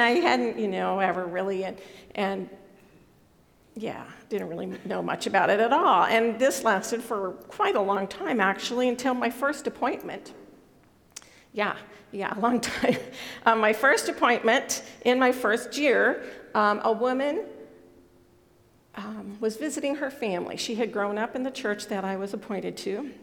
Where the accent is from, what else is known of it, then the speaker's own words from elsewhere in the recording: California, United States; I've told you before, I grew up in Northern California a few decades ago